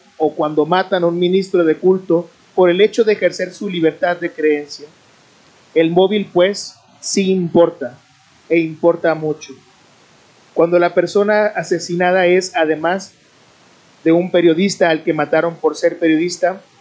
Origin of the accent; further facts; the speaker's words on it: Culiacán, Sinaloa, Mexico; Yo soy de Culiacán, vivo en Culiacán.